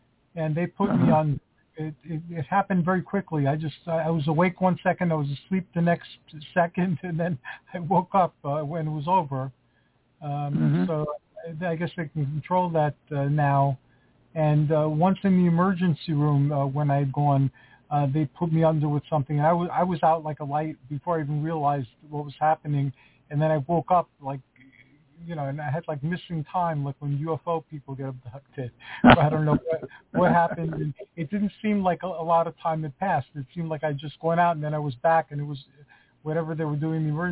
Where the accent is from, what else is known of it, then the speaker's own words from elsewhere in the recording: Greece; when I was growing up in Greece, they had traveling muscle men. They used to travel around the villagers